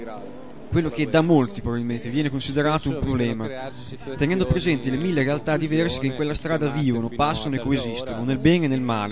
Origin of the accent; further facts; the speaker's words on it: Bologna, Emilia-Romagna, Italy; io sono bolognese